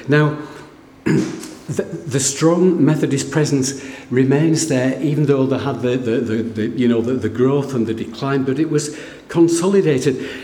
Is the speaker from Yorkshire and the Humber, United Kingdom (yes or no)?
yes; Yorkshire and the Humber, United Kingdom; I know I'm from West Yorkshire